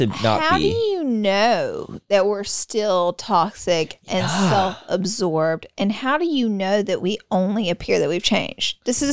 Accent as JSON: {"language": "English", "region": "the South", "country": "United States", "said": "they're calling me that because I'm from the South."}